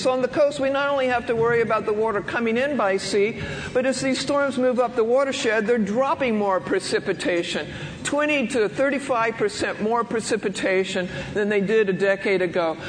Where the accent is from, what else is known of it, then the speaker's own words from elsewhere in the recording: Fort Worth, Texas, United States; I grew up in Fort Worth, which when I was growing up was the southern end of Tornado Alley